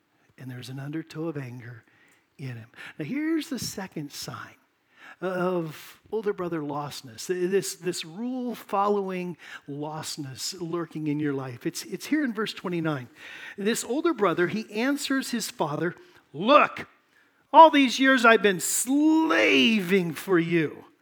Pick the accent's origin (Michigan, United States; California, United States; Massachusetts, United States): California, United States; When I grew up in California, my buddies and I would go to OB, Ocean Beach. It's at the west end of Golden Gate Park.